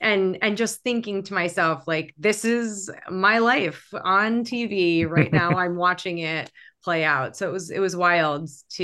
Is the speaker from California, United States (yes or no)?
no; New York City, New York, United States; and I grew up in New York City.